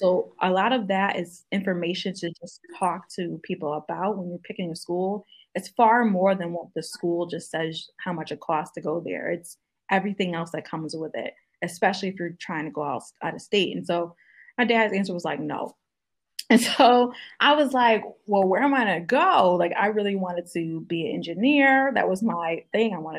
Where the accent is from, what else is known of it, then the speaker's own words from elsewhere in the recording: Bristol, Connecticut, United States; So I'm born and raised in Connecticut to two amazing parents, Southern raised based parents. But yes, I grew up in Bristol, Connecticut.